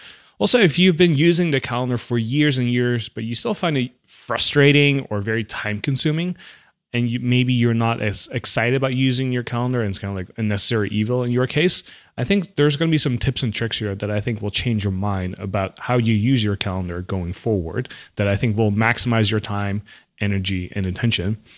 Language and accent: English; Netherlands; now in United States; at least where I grew up in the Netherlands, everything starts on a Monday. And then when I moved to the States